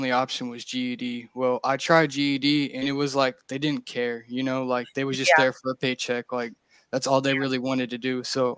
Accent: Duncan, Oklahoma, United States; now in Louisiana, United States; I'm originally from Oklahoma. I lived in Duncan, and I moved up here to Louisiana to kind of better myself.

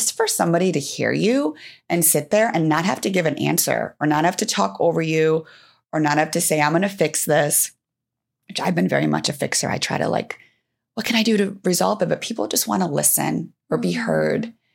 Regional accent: Midwest, United States; Man, you know, I grew up in the Midwest.

